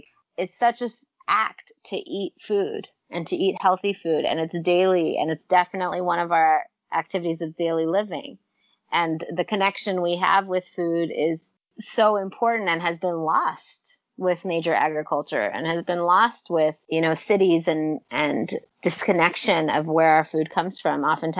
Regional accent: Los Angeles, California, United States; So I grew up in Los Angeles. Part of Los Angeles, went to LAUSD

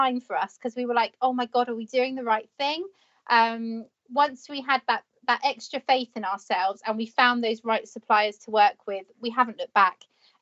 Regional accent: Weymouth, South West England, United Kingdom; the company I was working for relocated from my hometown of Weymouth to London.

